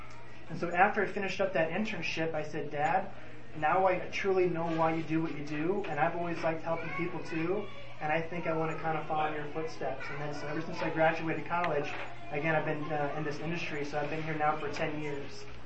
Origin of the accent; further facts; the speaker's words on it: Elkhart, Indiana, United States; I went to school at the University of Indianapolis because I'm originally from Elkhart, Indiana.